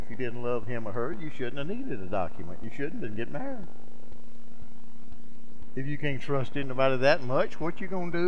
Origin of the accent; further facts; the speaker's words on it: Greenville, South Carolina, United States; I was asking Charlie, I said, Charlie, where is 400 North Main? I'm from Greenville.